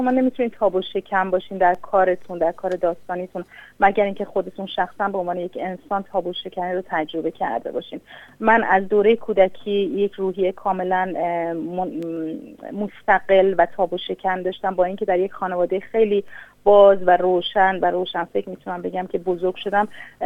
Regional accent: northern Iran, Iran; در باقی که تو در شمال ایران توش بزرگ شدم

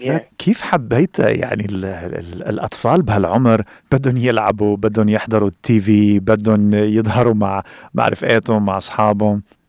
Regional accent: Egypt; accent: Egyptian; وعلشان عاش في سيدني طول عمره ما فهمش لكنتي المصرية

